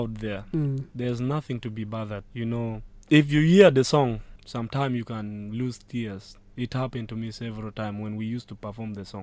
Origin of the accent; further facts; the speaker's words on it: Kakuma, Turkana County, Kenya; born there; I was born in Kakuma.